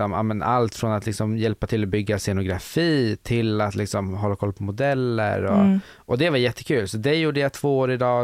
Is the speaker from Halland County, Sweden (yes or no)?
no; Södertälje, Stockholm County, Sweden; För jag är uppvuxen i Södertälje som är väldigt så lite.